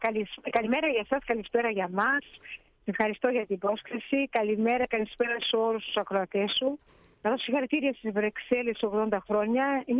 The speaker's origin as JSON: {"language": "Greek", "country": "Greece", "moved": "yes", "lives_now": "Australia", "said": "Γιατί ο Έλληνας στο εξωτερικό πραγματικά θέλει να νιώθει Έλληνας από πολύ μακριά."}